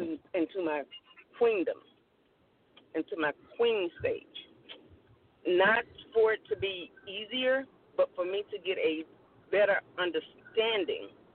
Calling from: Huntsville, Alabama, United States; I'm calling from Huntsville, Alabama.

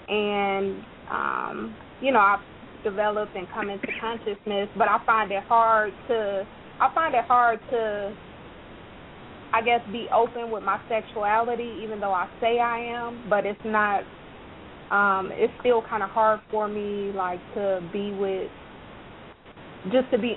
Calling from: Atlanta, Georgia, United States; I'm calling from the Atlanta area.

